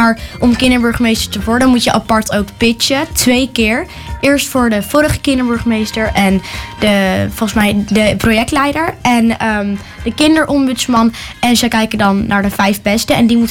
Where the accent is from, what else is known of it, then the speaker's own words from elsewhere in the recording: Amsterdam, North Holland, Netherlands; born there; Ik ben 11 jaar. Ik ben geboren in Amsterdam.